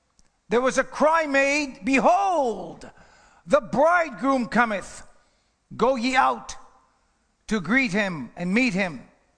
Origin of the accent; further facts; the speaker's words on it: Canada; I like the snow. I'm a Canadian. Remember that, man.